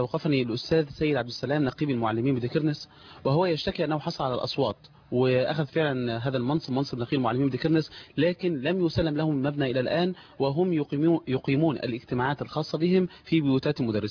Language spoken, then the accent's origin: Arabic; Egypt; انا كمواطن مصري